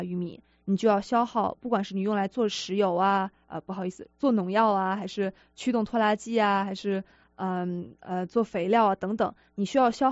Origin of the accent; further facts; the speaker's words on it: China; 按照我们中国人的想法，就是你应该靠天吃饭